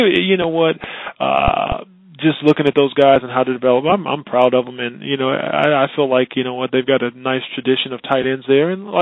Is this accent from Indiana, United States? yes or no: yes; Terre Haute, Indiana, United States; And you know, I come from Terre Haute, Indiana. I came from the projects. You know, it's not government housing.